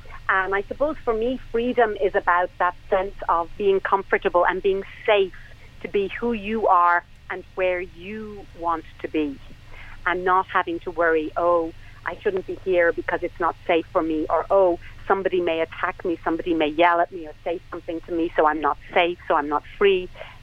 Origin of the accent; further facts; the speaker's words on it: India; But India is very much a part of who I am. And as I say to people, if I'm Indian, then I'm Tamil. So, India is a very huge part of my life and of who I am.